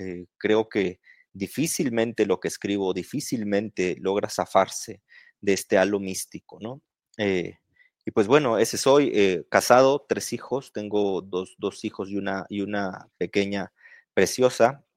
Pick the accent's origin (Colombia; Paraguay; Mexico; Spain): Mexico; northern Mexico; born there; me tocó nacer en el norte de México y pues fuera de eso me tocó también estudiar filosofía. Soy bibliotecario de formación también.